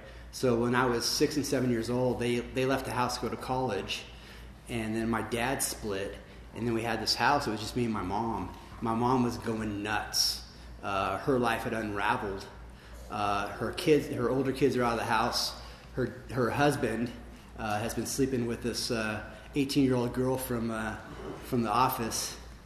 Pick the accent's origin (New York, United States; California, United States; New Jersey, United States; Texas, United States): California, United States; Lancaster; So yeah, man, I grew up here. It was an exciting time to be growing up in Lancaster, Avenue K. I grew up at 2741 West Avenue K. I was the last house on the street before the college.